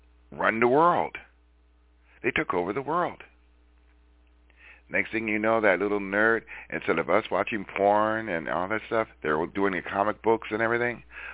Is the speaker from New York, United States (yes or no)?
no; Los Angeles, California, United States; I grew up in Hollywood, and they used to have restaurants for shows.